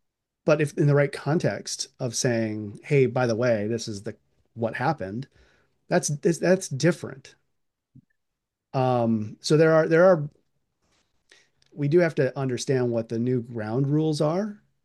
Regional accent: the Dakotas, United States; I come from the Dakotas where when we talk about culture, drinking is just

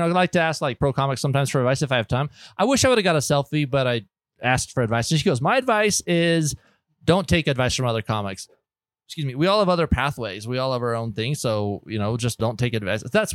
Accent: Utah, United States; But I was like, I'm also trying to meet Ryan Hamilton because I'm from Utah and he's from Idaho.

